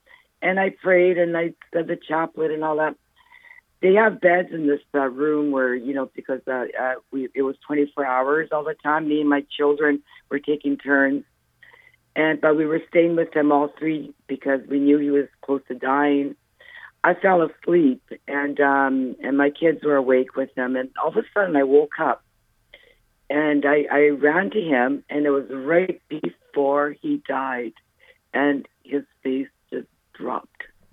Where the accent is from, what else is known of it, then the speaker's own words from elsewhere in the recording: Bari, Apulia, Italy; I'm Italian, too. I'm from Bari.